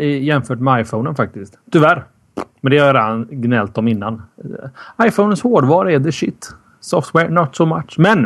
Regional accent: Gothenburg, Västra Götaland County, Sweden; vi är ändå göteborgare som ni hör.

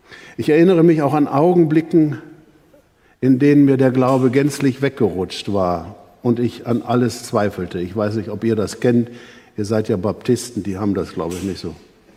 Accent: North Rhine-Westphalia, Germany; Und ich als Westfale würde sagen, da ist noch ein drittes Wort, och.

